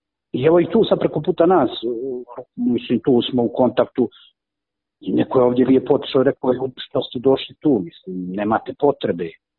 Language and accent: Serbian; Nikšić, Nikšić Municipality, Montenegro; evo ja sam iz Banjana, iz Nikšića došao među moje Dubrovčane